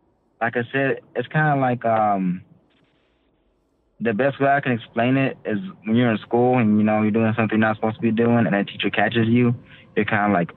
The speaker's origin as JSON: {"language": "English", "town": "Midland", "region": "Texas", "country": "United States", "said": "I'm from Midland, Texas."}